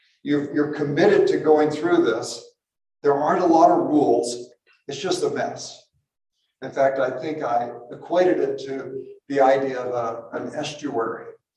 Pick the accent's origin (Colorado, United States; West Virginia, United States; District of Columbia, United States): Colorado, United States; Boulder; now in Superior, United States; I live in Superior. I grew up in Boulder.